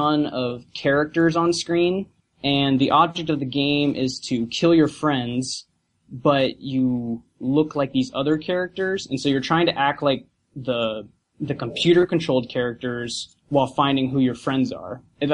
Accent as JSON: {"language": "English", "region": "California", "country": "United States", "lives_now": "Albuquerque, United States", "said": "Well, I'm originally from California, the 805, and moved to Albuquerque, and I've been here ever since."}